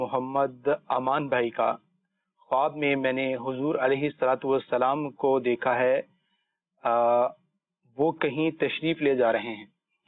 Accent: Darya Khan, Punjab, Pakistan; اور میں دریا خان سے ہوں۔

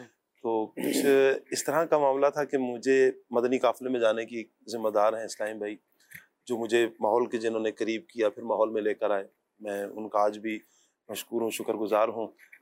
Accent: Wah Cantonment, Punjab, Pakistan; جو آبائی جو میرا گاؤں ہے وہ واہ کینٹ ہے. واہ کینٹ میں پیدائش ہے, لیکن اسے پیچھے جائیں تو جموں کشمیر سے تعلق ہے.

